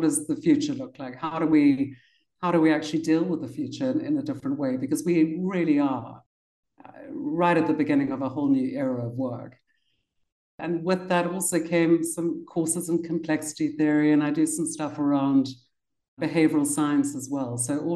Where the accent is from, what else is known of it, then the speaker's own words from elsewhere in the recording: Cape Town, Western Cape, South Africa; also born or lived in London; My parents are from the UK, and I was born in Cape Town. And I got to grow up in this magical continent.